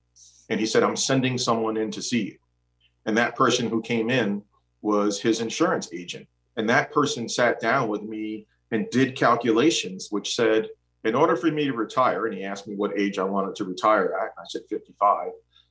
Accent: Hudson, United States; When I grew up in Hudson, I was fortunate in that my parents owned a business, right?

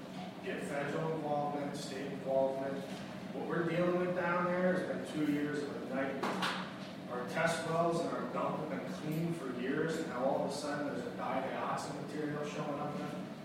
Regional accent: Sardis, United States; I'm from Sardis, also a county resident.

